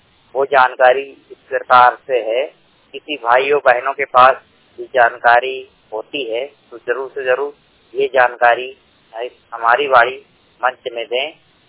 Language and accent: Hindi; Bhopal, Madhya Pradesh, India; मैं भोपाल जिले का रहने वाला हूँ।